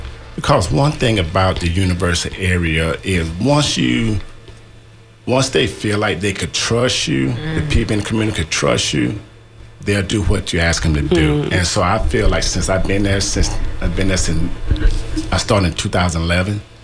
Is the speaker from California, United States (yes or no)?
no; Auburn, Alabama, United States; But my background, like I said, I'm from Alabama, born and raised.